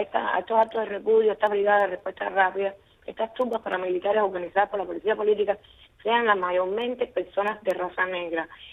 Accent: Cuba

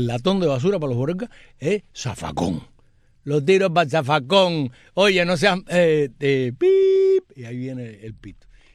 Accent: Cuba; Eso somos los cubanos nomás.

